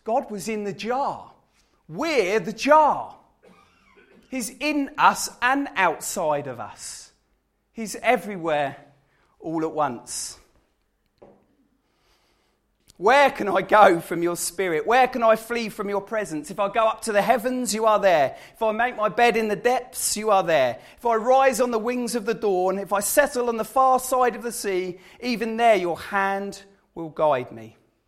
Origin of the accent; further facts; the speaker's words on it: England, United Kingdom; other countries in the world do it. We're just English and we're a bit weird.